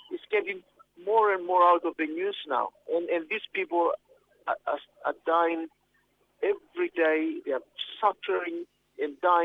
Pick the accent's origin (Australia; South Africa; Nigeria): Australia; We are protesting what the Australian government is doing because we're Australian.